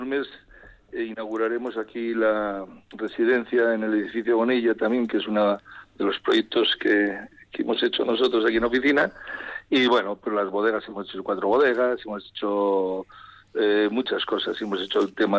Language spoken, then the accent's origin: Spanish; Miranda de Ebro, Castile and León, Spain; entre Vitoria, perdona, también Miranda, que es mi pueblo, y Madrid.